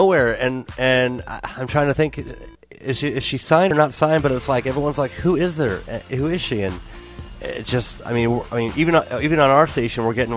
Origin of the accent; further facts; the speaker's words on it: Toledo, Ohio, United States; also born or lived in California; I grew up in I'm from California originally, but my junior high and high school years in Toledo.